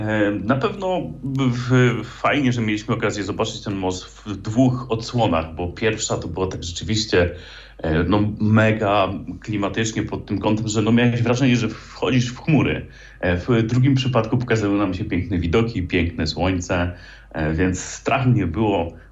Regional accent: Kielce, Świętokrzyskie Voivodeship, Poland; ktoś jest z Krakowa, czy tak jak ja z Kielc

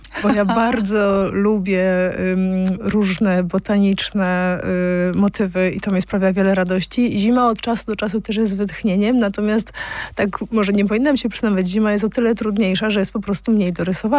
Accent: Kraków, Lesser Poland, Poland; born there; Ja urodziłam się w Krakowie

